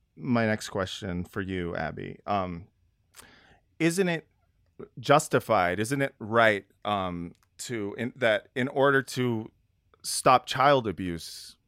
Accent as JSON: {"language": "English", "town": "Los Angeles", "region": "California", "country": "United States", "tie": "born or raised there", "said": "growing up in West Los Angeles and, mm-hmm. you know, growing up with a lot of Zionists, with a lot of Israelis too"}